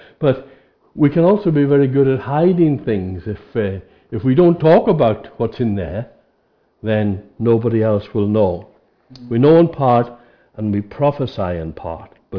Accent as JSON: {"language": "English", "country": "Ireland", "tie": "born or raised there", "said": "the folks that I grew up with in Ireland, now they knew me in those years"}